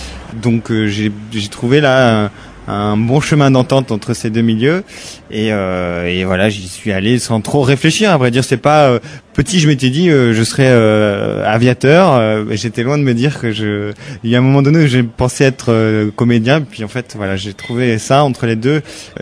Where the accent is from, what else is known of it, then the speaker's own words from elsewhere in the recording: Blaye, Nouvelle-Aquitaine, France; also born or lived in Bordeaux; 29 ans et je suis monteur pour Trax, l'émission de musique d'Arte. Je suis de à côté de Bordeaux, à Blaye. Je suis né à Bordeaux.